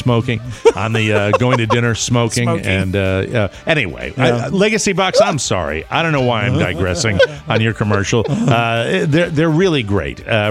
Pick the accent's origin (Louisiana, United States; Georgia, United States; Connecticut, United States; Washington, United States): Connecticut, United States; because I'm from Central Connecticut, in the 1970s